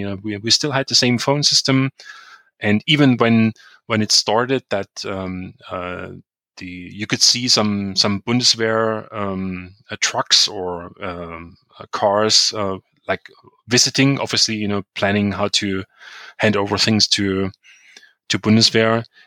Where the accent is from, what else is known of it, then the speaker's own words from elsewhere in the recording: Chemnitz, Saxony, Germany; English is a second language; So I basically had the registration for starting in 1991 at the university in Chemnitz, in my hometown.